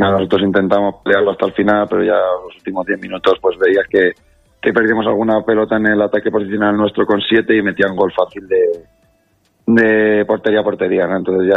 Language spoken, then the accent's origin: Spanish; Benidorm, Valencian Community, Spain; Para mí, yo que soy de Benidorm, es histórico no ver Benidorm en la cuarta plaza.